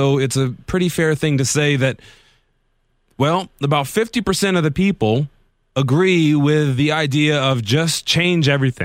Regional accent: Las Vegas, Nevada, United States; right around 9 o'clock in Las Vegas. I'm a little bit biased, but yes, my hometown.

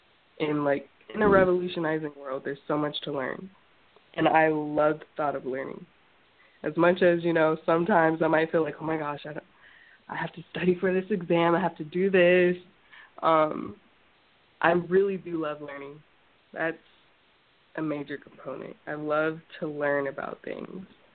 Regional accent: Columbus, Ohio, United States; I knew a lot of people since I was from Columbus

